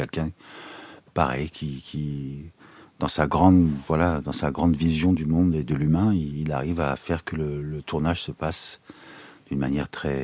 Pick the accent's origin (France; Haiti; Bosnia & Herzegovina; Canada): France; Et ça, je le comprends en tant qu'Arménien, et je le comprends en tant que Français